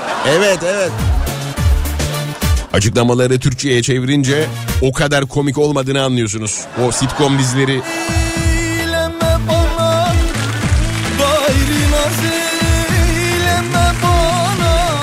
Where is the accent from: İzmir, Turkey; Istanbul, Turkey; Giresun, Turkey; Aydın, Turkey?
Aydın, Turkey; Aydın'a, canım memleketime selamlar, saygılar.